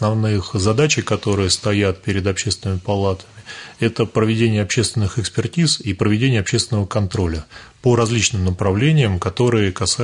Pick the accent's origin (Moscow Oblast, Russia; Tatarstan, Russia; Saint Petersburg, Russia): Moscow Oblast, Russia; Ramenskoye; Ну, я родился, вырос в Раменском, учился сначала во второй школе, потом закончил первую школу, закончил МГТУ имени Баумана и вернулся работать на РПКБ, где уже вот 14-й год работаю.